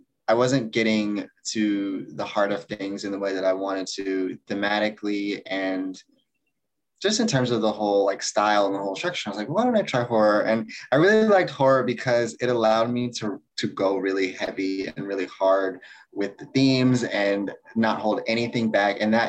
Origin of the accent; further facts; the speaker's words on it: Atlanta, Georgia, United States; So I'm a writer from Atlanta, Georgia. Currently reside here, but I'm thinking of moving to New York pretty soon because I think that's where my heart is.